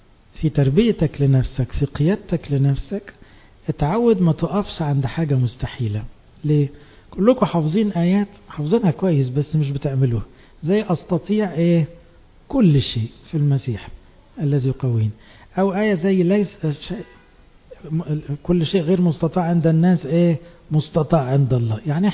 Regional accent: Egypt; الحقيقة احنا كمجتمع مصري الكلمة دي مكروهة عندنا

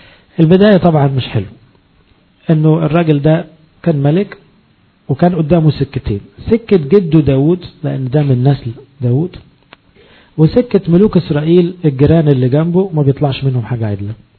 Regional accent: Egypt; الأقباط بالذات إحنا كمصريين

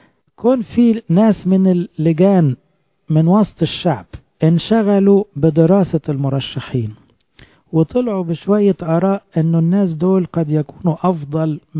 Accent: Egypt; إن إحنا مصريين وبنخاف على بلدنا

